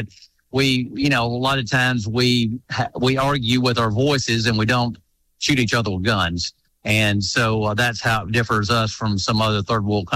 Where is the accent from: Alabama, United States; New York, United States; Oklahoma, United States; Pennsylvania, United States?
Alabama, United States; Haleyville; or you're in, you know, Mobile, Birmingham, up in Haleville, my hometown, wherever you are, it's celebrating America.